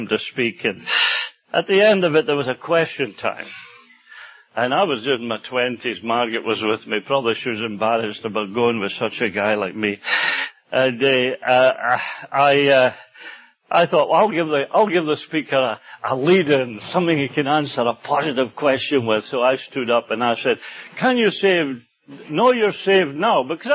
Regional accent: Aberdeen, Scotland, United Kingdom; I was at a meeting in Aberdeen, in my hometown in Scotland

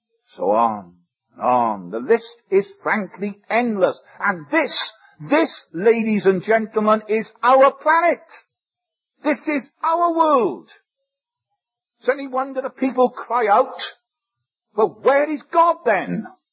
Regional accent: Wales, United Kingdom; I come from Wales.

